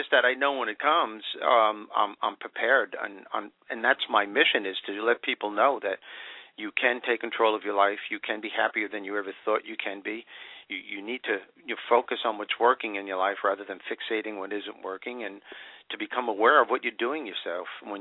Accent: New York, United States; But I didn't tell you I'm Italian. I'm from New York, so there you go.

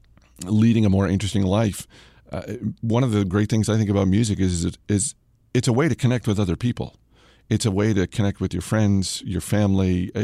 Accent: Maine, United States; I grew up in Maine, and I just have this very instant connection when I hear holiday music.

